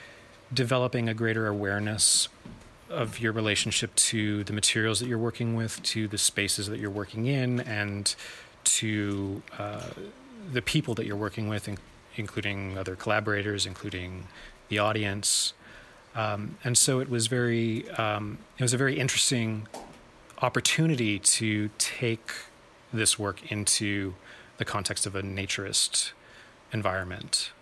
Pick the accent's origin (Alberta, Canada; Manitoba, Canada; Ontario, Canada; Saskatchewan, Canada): Ontario, Canada; Toronto; now in Helsinki, Finland; I am originally from Toronto, Canada, but I've been living for the past 3 years in Helsinki, Finland, and this year have been dividing my time between both cities.